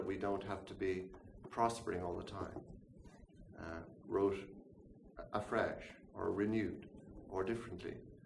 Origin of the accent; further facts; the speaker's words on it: Ireland; as an Irish person, that's a very mysterious idea